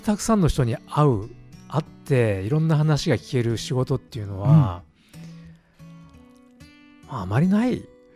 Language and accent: Japanese; Ehime, Japan; 私愛媛の出身なんで愛媛の人と会えるのがすごく楽しみだったんですけど